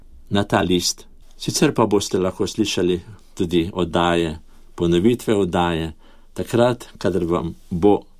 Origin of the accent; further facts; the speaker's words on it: Ljubljana, Central Slovenia, Slovenia; Da prihajam iz Slovenije, iz Ljubljane